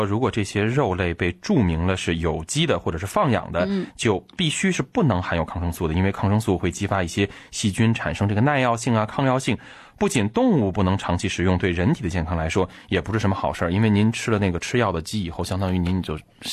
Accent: Australia

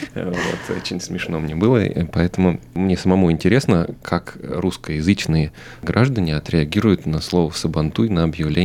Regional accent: Bashkortostan, Russia; Я родом из Башкирии, Башкирская СССР, да, кто-то называет Башкортостан еще, с северных районов Башкирии, где проживает большая часть татарского населения Башкирии. Вот и мой папа представитель этого народа, а мама русская. Поэтому я вырос в таком двуязычии

